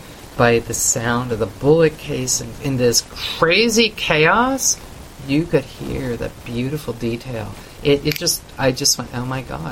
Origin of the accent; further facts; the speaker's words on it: Canada; I come from Canada, you know, away from kind of the scenes.